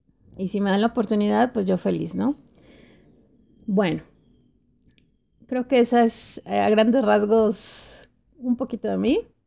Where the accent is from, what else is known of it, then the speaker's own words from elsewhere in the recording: Guadalajara, Jalisco, Mexico; also born or lived in Monterrey / Querétaro; soy de Guadalajara, viví 10 años en Monterrey, después viví un año en Querétaro y otra vez ya estoy de regreso en Guadalajara.